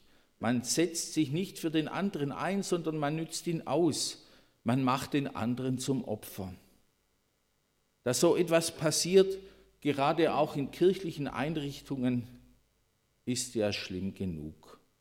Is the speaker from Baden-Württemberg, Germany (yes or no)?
yes; Baden-Württemberg, Germany; In Berlin, da geht es ja auch anders zu wie bei uns im Schwarzwald.